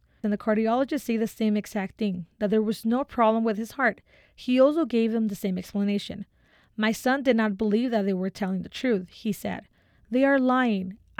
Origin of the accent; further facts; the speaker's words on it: Mexico; I grew up in Mexico. In Mexico, those of us who are of a humble origin